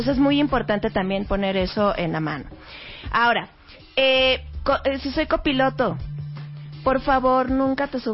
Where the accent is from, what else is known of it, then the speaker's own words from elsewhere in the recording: Mexico; somos mexicanos, nos encanta la fiesta